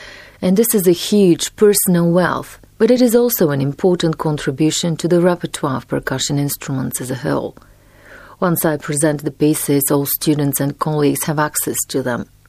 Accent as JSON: {"language": "English", "town": "Varna", "region": "Varna Province", "country": "Bulgaria", "tie": "born or raised there", "said": "applied with the music school in my hometown of Varna in the percussions class."}